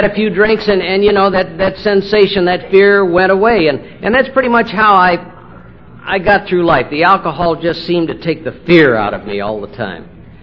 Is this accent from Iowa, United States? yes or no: yes; Iowa City, Iowa, United States; Sally and I are basically Iowa farm kids. She's from Des Moines and I'm from Iowa City.